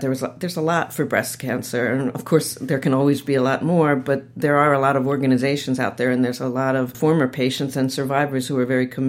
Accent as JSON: {"language": "English", "town": "Lutherville", "region": "Maryland", "country": "United States", "tie": "born or raised there", "said": "I grew up in the Towson area, in Lutherville, actually"}